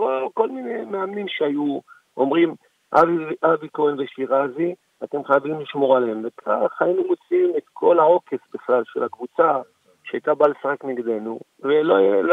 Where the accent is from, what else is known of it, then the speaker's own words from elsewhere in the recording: Jerusalem, Jerusalem District, Israel; born there; נולדנו פה ותמיד נשאר ירושלים.